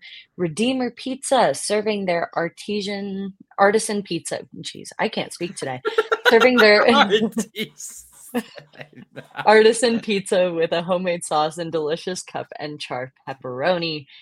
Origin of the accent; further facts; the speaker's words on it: the Carolinas, United States; That's my kind of food growing up in the Carolinas.